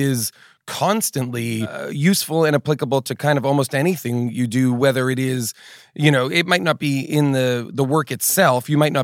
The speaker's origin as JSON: {"language": "English", "town": "Boston", "region": "Massachusetts", "country": "United States", "tie": "born or raised there", "said": "I'm from the East Coast. I'm from Boston. I grew up outside Boston, like suburban Boston."}